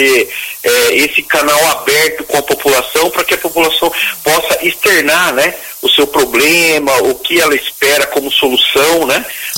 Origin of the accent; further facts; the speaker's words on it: Várzea, Brazil; Eu sou morador da cidade de Várzea, eu sou nascido aqui em Várzea, pra você ter uma ideia, Paulinho. Uhum. Sou 59 anos de cidade, eu lembro quando Várzea tinha 9 mil habitantes.